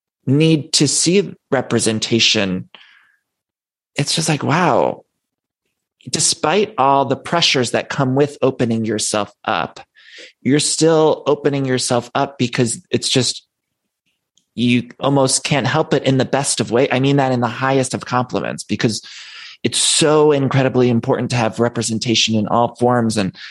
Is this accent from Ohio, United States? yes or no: yes; Ohio, United States; because that was I grew up in Ohio. We didn't have, you know, there wasn't a, I didn't have access to like other stuff.